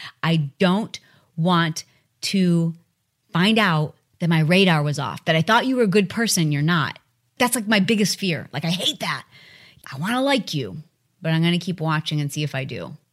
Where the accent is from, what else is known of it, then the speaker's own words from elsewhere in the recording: Michigan, United States; also born or lived in Detroit; And I can say that because I'm from Michigan. Trust me, you don't even know my background, y'all. Like, you don't even know the mean streets of Detroit. And I lived in northern Michigan.